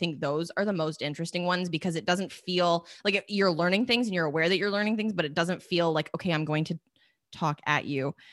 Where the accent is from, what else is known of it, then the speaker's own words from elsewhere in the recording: Canada; They're both CBC, and we love that Canadian content as a Canadian.